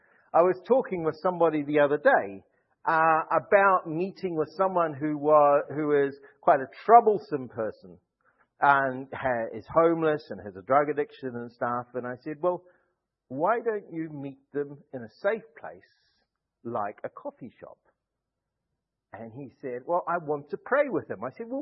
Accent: New Zealand; now in Gloucester, United Kingdom; Now, I'm a New Zealander.

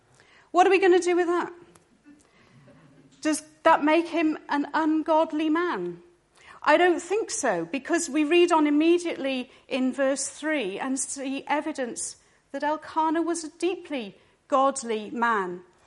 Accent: England, United Kingdom; This isn't easy for us to understand being English, but in Scotland, there's still quite a strong tribal and clan-based system.

